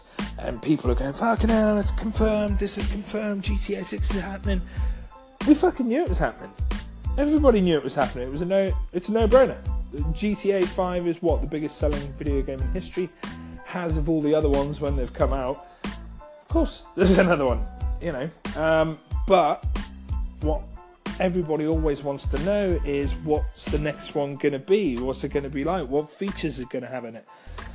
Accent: United Kingdom; I am a British citizen and I cannot call any of my friends to join me in my podcast because I'm living here in the UK.

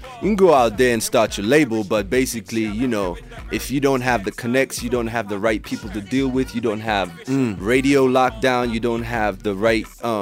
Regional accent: Botswana; upbringing started back in Botswana. I was born

